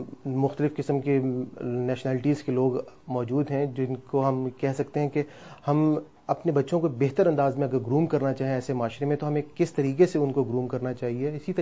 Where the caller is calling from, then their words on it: Dubai, United Arab Emirates; اور میں دبئی سے تعلق رکھتا ہوں.